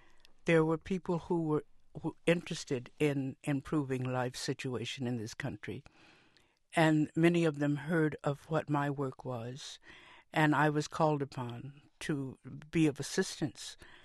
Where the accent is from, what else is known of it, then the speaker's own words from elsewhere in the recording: United States; My personal experience was I was a little black girl growing up in the United States